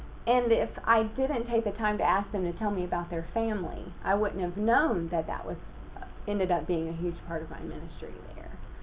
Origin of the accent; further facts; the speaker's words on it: Arkansas, United States; my English language, is formed by my family heritage, by my church heritage, by where I grew up in Arkansas.